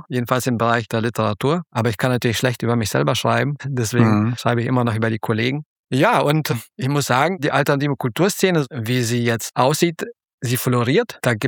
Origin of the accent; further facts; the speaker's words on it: Darmstadt, Hesse, Germany; now in Berlin, Germany; sind sogenannte Russlanddeutsche und sind während der Perestroika-Zeit 1988 nach Deutschland emigriert. Aufgewachsen bin ich dann in Darmstadt, studierte dann in Leipzig Germanistik und Philosophie.